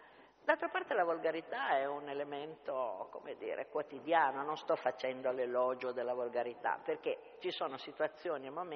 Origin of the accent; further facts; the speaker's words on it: Piedmont, Italy; noi siamo piemontesi, io perlomeno sono piemontese